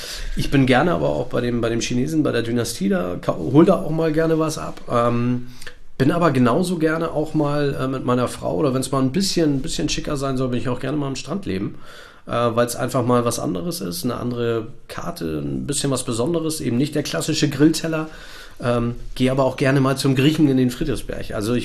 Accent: Kiel, Schleswig-Holstein, Germany; born there; Ich bin aber wirklich nur in Kiel geboren. Also ich habe dort nicht mehr gelebt oder sowas.

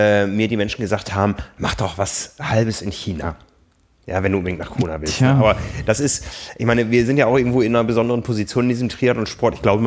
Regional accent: Hamburg, Germany; der Wind ist mein Freund als Hamburger.

